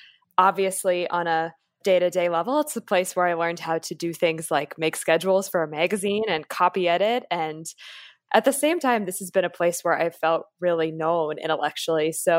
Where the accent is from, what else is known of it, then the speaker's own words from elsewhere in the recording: Oregon, United States; I'm originally from the West. I'm from Oregon. So it's a move closer to family